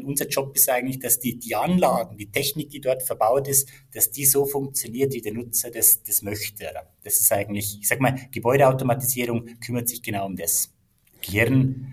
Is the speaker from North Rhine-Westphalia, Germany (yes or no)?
no; Munich, Bavaria, Germany; moved away as an adult; now in Switzerland; bin Münchner, kein Schweizer, wie man hört. Bin seit 16 Jahren in der Schweiz unterwegs.